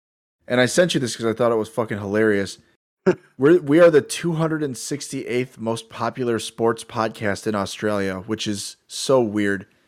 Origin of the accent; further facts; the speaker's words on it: United States; being American, we're like, we only play football